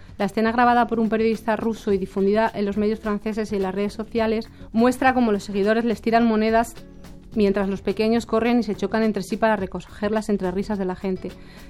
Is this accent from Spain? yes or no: yes; Spain; como ciudadanos españoles también tenemos los gitanos